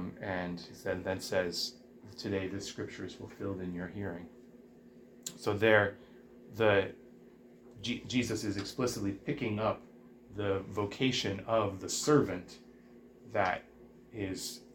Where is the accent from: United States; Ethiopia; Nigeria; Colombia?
Ethiopia; I grew up in Ethiopia and went to the Coptic church, but I haven't been to church in a long time.